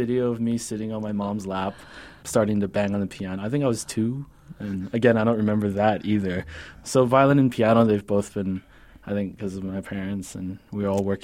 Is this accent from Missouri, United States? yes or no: no; San Antonio, Texas, United States; born there; I was born in San Antonio